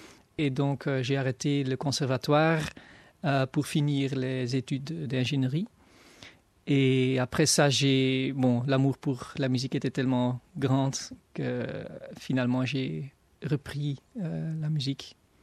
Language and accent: French; Antwerp, Flanders, Belgium; French is a second language; also born or lived in Kortrijk / Brussels / Barcelona; De Belgique, en fait. Je suis né à West-Vlaanderen, Kortrijk. Et j'ai vécu presque toute ma vie, pour le moment, à Anvers. J'ai vécu 4 ans ici à Bruxelles, quand j'étudiais l'ingénierie au VUB. Et après, j'ai vécu une année à Barcelone. Et après, je suis revenu à Anvers